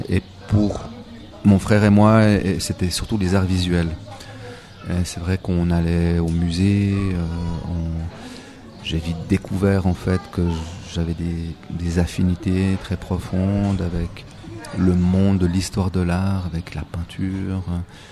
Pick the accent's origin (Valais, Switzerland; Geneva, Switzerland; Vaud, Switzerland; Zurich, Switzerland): Vaud, Switzerland; Villars-sur-Ollon; j'ai bientôt 50 ans cette année. J'ai fait les Beaux-Arts à Genève, mais j'ai grandi dans les Préalpes vaudoises, dans une station de ski, Villars-sur-Rollon.